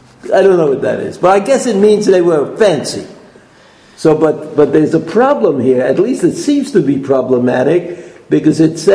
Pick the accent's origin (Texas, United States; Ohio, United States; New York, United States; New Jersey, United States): New York, United States; Brooklyn; I mean, I'm from Brooklyn. I realize that's a disadvantage